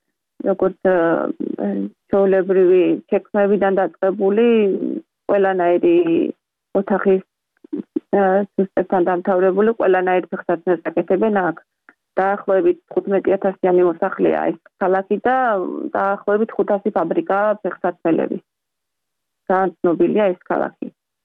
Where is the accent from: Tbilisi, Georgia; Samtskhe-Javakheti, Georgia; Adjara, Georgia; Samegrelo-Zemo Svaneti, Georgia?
Adjara, Georgia; Batumi; now in United States; ქალაქში გავიზარდე, ბათუმში გავიზარდე და დღეშის სამჯერ დაბხულობით სულ თითქმის ზღვაზე ვიყავით, იმიტომ რომ ძალიან ახლოს ვცხოვრობ პირდაპირ ცენტრში ქალაქში.